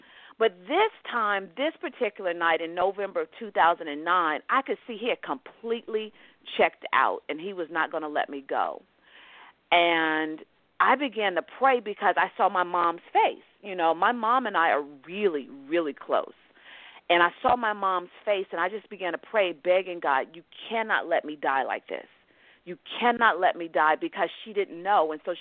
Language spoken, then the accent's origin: English; Jackson, Tennessee, United States; now in Los Angeles, United States; I live in Los Angeles, but I'm from Jackson, Tennessee, so my family still is in Jackson.